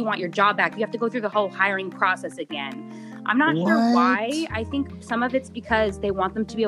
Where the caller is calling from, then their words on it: North Las Vegas, Nevada, United States; I'm calling from North Las Vegas, Nevada.